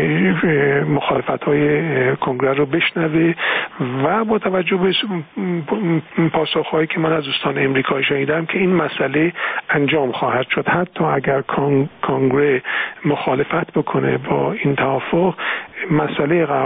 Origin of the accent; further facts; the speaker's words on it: Iran; این مسئله رو به عنوان یک ایرانی، نه نقش دیگه کلاه دیگه رو سر من نبود، مطرح کردم